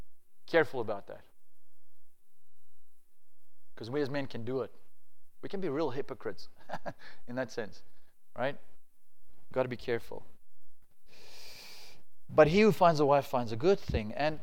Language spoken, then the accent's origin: English; Alberton, Gauteng, South Africa; the pastor under whose ministry I got saved in Alberton, where I grew up on the East Rand, where people have big exhausts on their cars and they dropped the suspension and everything.